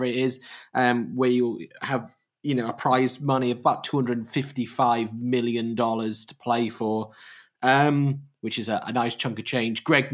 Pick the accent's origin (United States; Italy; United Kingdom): United Kingdom; comparing our horrendous historical history that we have as British people to what's currently going on in Saudi Arabia is slightly different